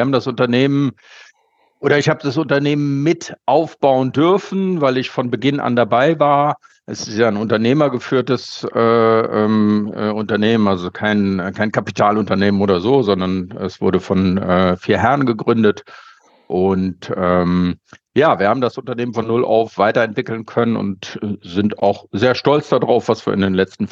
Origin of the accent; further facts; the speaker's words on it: Düsseldorf, North Rhine-Westphalia, Germany; Heute in Düsseldorf, Burkhard. Das ist auch zugleich meine Heimatstadt.